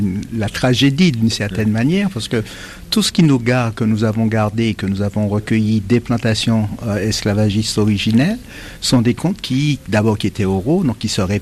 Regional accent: Fort-de-France, Martinique; born there; Je suis né à Fort-de-France, donc je n'ai pas vécu la réalité des plantations.

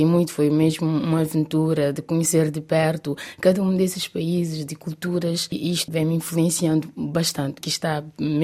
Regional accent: Santiago, Cape Verde; Sim, eu sou da Ilha de Santiago. No Cabo Verde tem 10 ilhas

